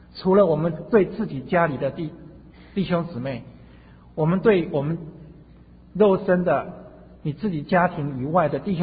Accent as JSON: {"language": "Chinese", "country": "Taiwan", "tie": "born or raised there", "said": "我是一个在台湾土生土长的道地的台湾人，所以你听我的口气你就知道我是台湾来的。"}